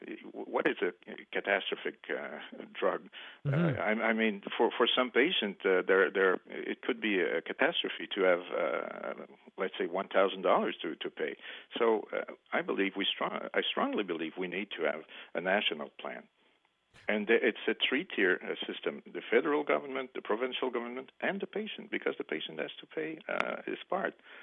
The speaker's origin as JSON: {"language": "English", "region": "Quebec", "country": "Canada", "said": "not because I'm from Quebec"}